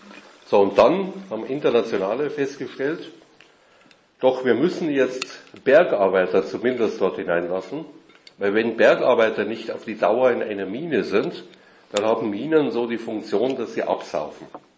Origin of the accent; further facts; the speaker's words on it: Munich, Bavaria, Germany; dann finde ich dort Lokalitäten, die finde ich so in München, wo ich herkomme, so nicht.